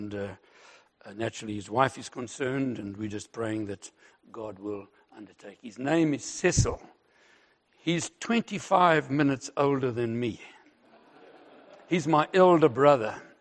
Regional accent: South Africa; I'm from South Africa.

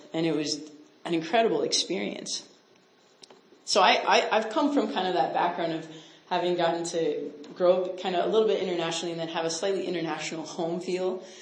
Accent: Philippines; now in Canada; So I grew up in the Philippines, but then my family came back to Canada.

